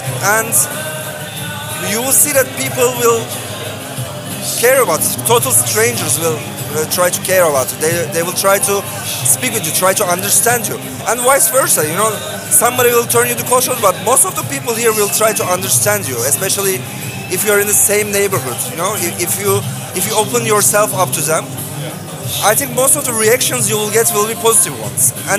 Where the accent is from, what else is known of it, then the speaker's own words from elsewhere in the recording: Istanbul, Turkey; has been here for like 5 generations now, and I still had the question, you know, when I say I'm from Istanbul